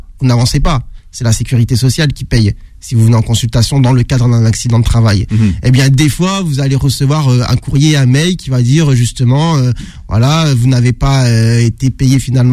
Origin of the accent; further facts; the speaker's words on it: Tourcoing, Hauts-de-France, France; now in Paris, France; moi, je viens de Tourcoing, je viens du Nord